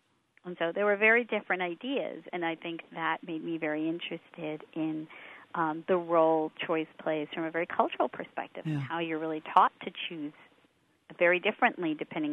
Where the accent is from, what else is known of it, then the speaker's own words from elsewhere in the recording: United States; because I was the daughter of Sikh parents, and I was growing up in the United States.